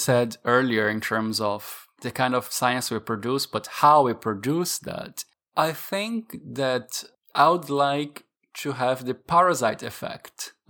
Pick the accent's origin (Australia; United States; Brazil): Brazil; I'm from Brazil